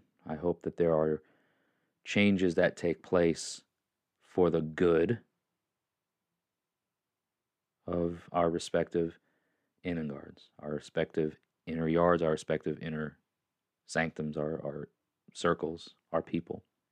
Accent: New York, United States; You know, I was born there. I'm a New Yorker. For all intents and purposes, that's you know, I talk a certain way. I have certain mannerisms that don't align with Southern tradition. So I'm a Northman.

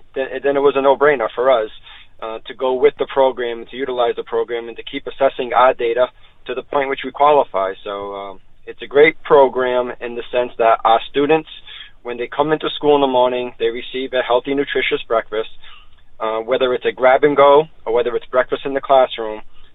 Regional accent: New Bedford, Massachusetts, United States; in my hometown, got to give a plug, in New Bedford.

